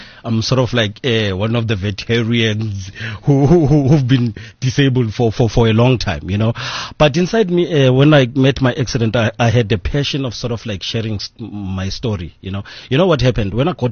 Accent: Tembisa, Gauteng, South Africa; I'm a township boy. I'm from Tembisa.

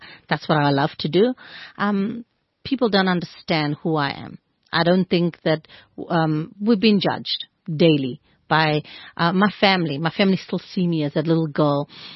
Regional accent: Johannesburg, Gauteng, South Africa; born there; I was born in Lanesha, Johannesburg.

